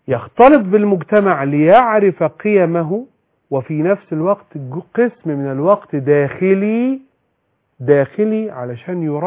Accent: Cairo, Cairo Governorate, Egypt; انا كرجل قاهري من القاهرة اقول لقاحها

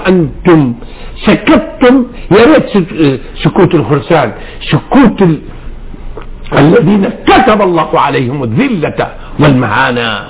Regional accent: Syria; أنا مسلم وأنا سوري،

